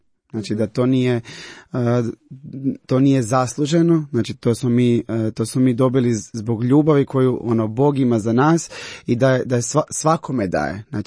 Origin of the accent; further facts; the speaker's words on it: Cres, Primorje-Gorski Kotar County, Croatia; kod nas na Cresu je da je okupio jednu malu zajednicu. Mi smo već počeli ono i u osnovnoj školi, učili su nas moliti.